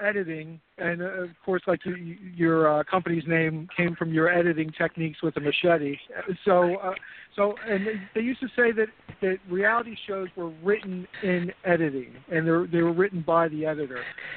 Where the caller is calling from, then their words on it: Philadelphia, Pennsylvania, United States; Hey, Simon … calling from Philadelphia.